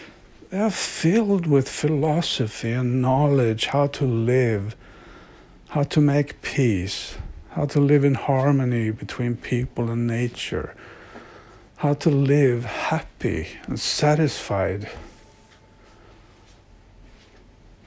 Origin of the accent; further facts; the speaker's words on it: Sweden; English is a second language; I was raised here in Sweden